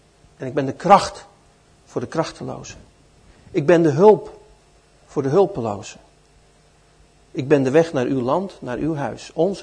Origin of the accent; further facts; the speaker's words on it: Netherlands; Wij komen tenslotte uit Nederland. Wij weten hoe dat moet met water.